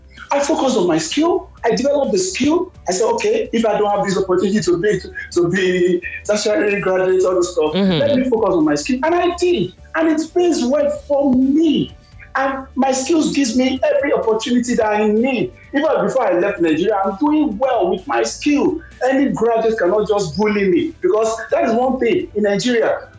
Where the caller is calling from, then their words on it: Poland; calling from Poland.